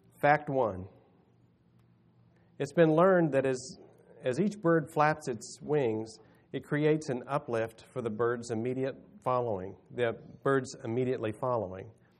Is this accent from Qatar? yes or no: no; Kansas City, United States; growing up in Kansas City, if your roof needed shingled, you went and bought all the stuff, and the next weekend all these church guys showed up at your house